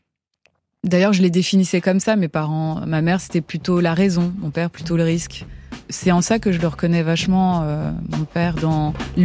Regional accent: Kigali, Rwanda; born there; Je suis née donc en Afrique. Et mes parents, quand ils sont rencontrés, ils avaient un lieu qui s'appelait l'Auberge des Mille Collines.

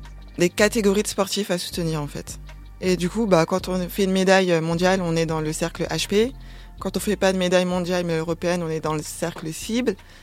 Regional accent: Grand Est, France; parce que je suis escrimeuse et pas parce que je suis Lorraine.

